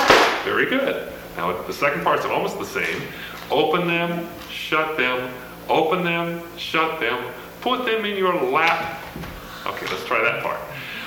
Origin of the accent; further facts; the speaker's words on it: Seattle, Washington, United States; Okay, let's start all over again. … I'm from Seattle.